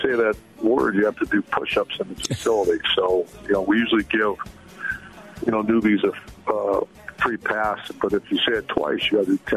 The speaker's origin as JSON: {"language": "English", "region": "Ohio", "country": "United States", "tie": "born or raised there", "said": "Well, I think the Rose Bowl was a bucket list, something I grew up in Ohio watching in the 70s."}